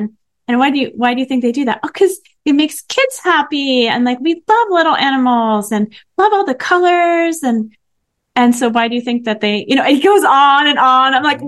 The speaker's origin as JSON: {"language": "English", "town": "Paris", "region": "Île-de-France", "country": "France", "tie": "born or raised there", "said": "So growing up in Paris sounds glamorous, but at least when I grew up there"}